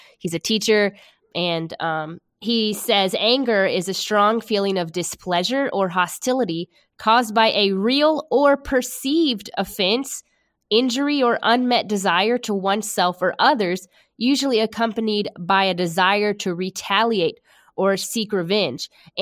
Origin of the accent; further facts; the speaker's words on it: South Carolina, United States; now in California, United States; I didn't even watch the Clemson-Carolina game. I feel like I'm a disgrace to my home state.